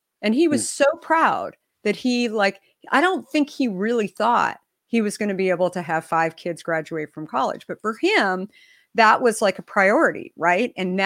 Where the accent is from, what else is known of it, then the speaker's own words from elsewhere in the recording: Arizona, United States; also born or lived in Minnesota; I moved from Minnesota when I was really, really little. My dad had this, my dad hated shoveling snow with five kids. And so he said, we're moving to Arizona. And so I always joke that I was an original settler in Arizona